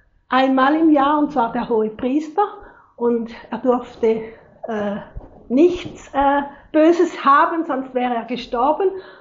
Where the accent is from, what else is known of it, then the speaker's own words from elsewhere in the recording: Switzerland; bei uns in der Schweiz sagen wir, sind die Heim.